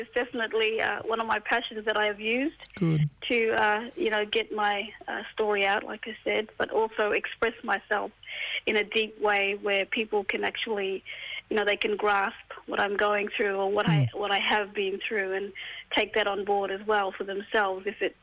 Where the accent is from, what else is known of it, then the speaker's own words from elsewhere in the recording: Broome, Western Australia, Australia; now in Collie, Australia; I'm based in Collie in Western Australia, but I'm originally from Broome.